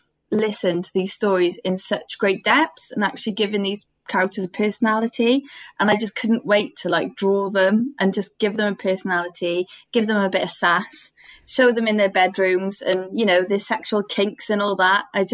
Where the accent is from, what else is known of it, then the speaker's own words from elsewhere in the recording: Cardiff, Wales, United Kingdom; I'm from Cardiff. I'm an illustrator.